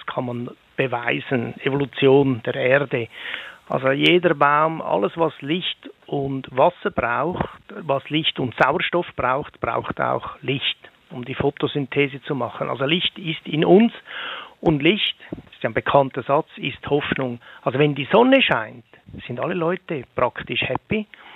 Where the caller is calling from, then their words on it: Switzerland; Guten Nachmittag, hallo aus der Schweiz.